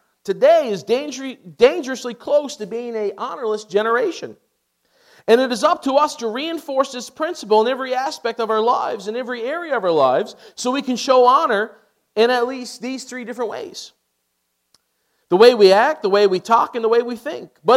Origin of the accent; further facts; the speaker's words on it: Newfoundland and Labrador, Canada; I am from Newfoundland.